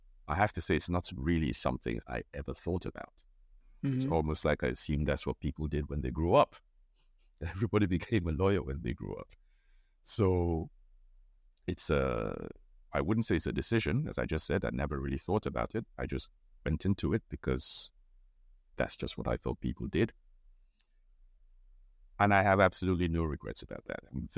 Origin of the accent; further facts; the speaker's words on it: Nigeria; I'm Nigerian, was born in Nigeria, grew up there, went to school there.